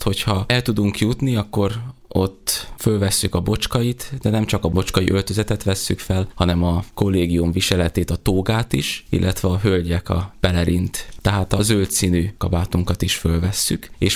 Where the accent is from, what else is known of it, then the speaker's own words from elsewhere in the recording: Transdanubia, Hungary; Őszinte leszek, én nem innen a Tiszántúlról származom, hanem a Dunántúlról